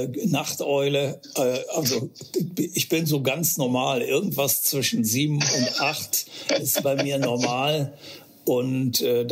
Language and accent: German; Aachen, North Rhine-Westphalia, Germany; Ich bin ja aus Aachen